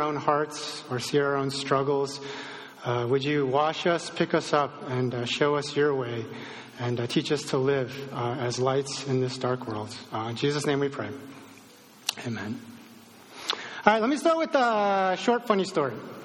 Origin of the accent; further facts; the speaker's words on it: Chicago, Illinois, United States; moved away as an adult; I'm not from the Bay Area. I grew up around Chicagoland. I moved out here about 10 years ago, and this place is still strange.